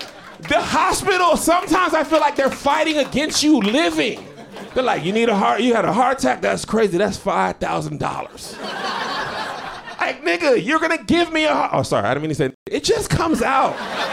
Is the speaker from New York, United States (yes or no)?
no; Texas, United States; I'm from Texas and like, we really take unhealthy food to the max.